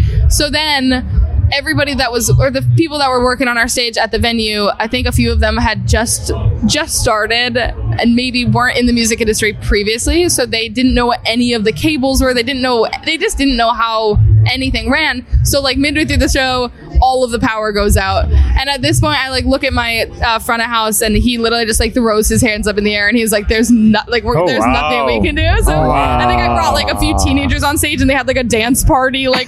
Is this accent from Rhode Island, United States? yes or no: no; Massachusetts, United States; outside of Boston.